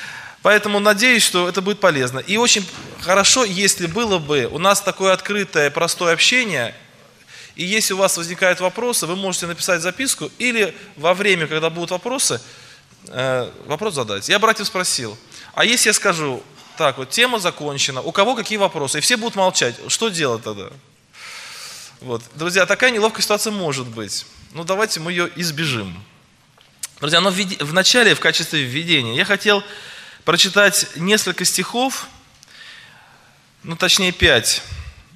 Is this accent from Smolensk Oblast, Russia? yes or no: no; Yeysk, Krasnodar Krai, Russia; я из Краснодарского края, города Ейск.